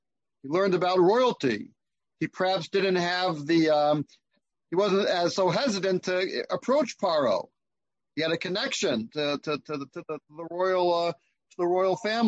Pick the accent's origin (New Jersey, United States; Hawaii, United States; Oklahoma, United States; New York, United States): New York, United States; Rochester; also born or lived in Baltimore; So I grew up in Rochester, New York.